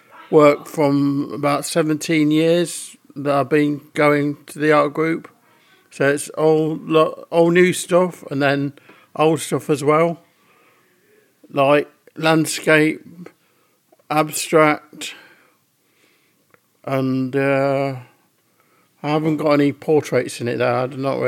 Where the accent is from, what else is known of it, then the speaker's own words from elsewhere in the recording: Newbold Verdon, East Midlands, United Kingdom; I'm an artist from Newbold Verdon